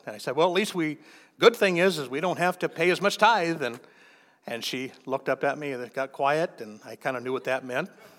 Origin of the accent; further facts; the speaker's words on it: Kansas City, United States; And it was a letter from somebody in my hometown of Kansas City